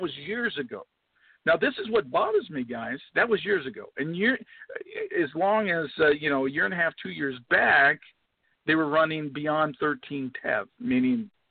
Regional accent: California, United States; I'm from California where Chick-fil-A started, I think.

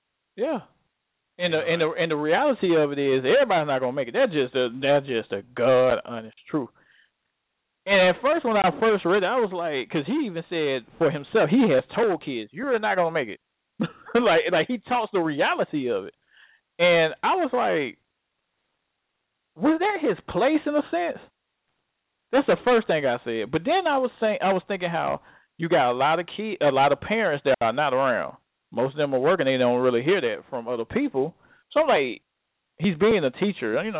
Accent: Atlanta, Georgia, United States; Like, I came from, I'm from Atlanta, Georgia. I used to live on Boulevard, the bad part of Boulevard.

